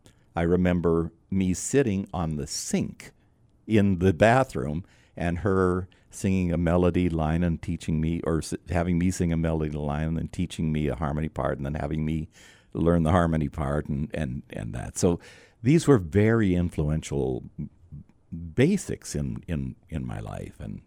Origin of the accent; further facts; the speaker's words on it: Yorkton, Saskatchewan, Canada; born there; also born or lived in Vancouver / London, Ontario / Red Deer / Toronto; I was born in Yorkton, Saskatchewan, and then moved to Vancouver. From Vancouver, we went to London, Ontario, then London, Ontario over to Red Deer, Alberta, then Red Deer, Alberta to just outside of Toronto